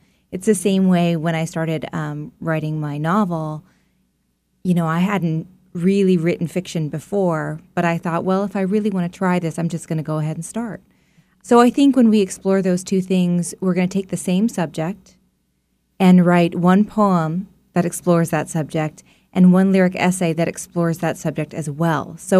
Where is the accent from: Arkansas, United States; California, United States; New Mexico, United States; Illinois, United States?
California, United States; Sonoma; also born or lived in New York City, United States; Yeah, I left New York City in 2010 and went to my hometown of Sonoma, California, where I have a small writer studio that friends with property have lent me.